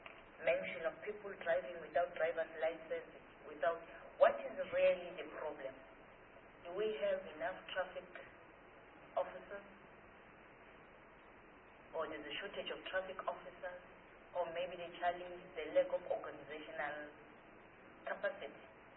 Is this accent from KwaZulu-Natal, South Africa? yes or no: no; Buzini, Mpumalanga, South Africa; I'm coming from Buzini, I don't know whether you know Buzini in Mpumalanga, which is bordering Maputo.